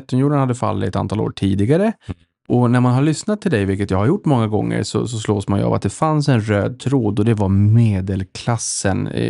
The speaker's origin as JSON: {"language": "Swedish", "town": "Boden", "region": "Norrbotten County", "country": "Sweden", "said": "Men jag kommer ju från Boden, en gammal militärstad, byggd egentligen kring militären en gång i tiden"}